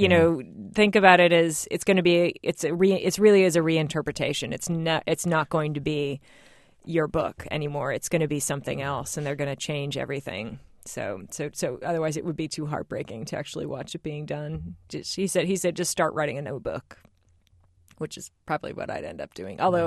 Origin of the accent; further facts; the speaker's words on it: Salem, Massachusetts, United States; growing up in Salem, and it is an enormous industry, it wasn't so much when I was little there, but they've really turned it into the focus of the town now. I mean, it's really a tourist town at this point.